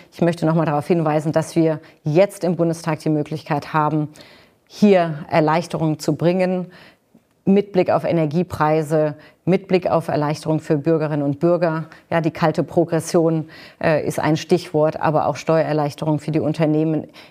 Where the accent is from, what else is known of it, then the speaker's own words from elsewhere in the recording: Baden-Württemberg, Germany; Ich komme aus Baden-Württemberg, ja, The Land.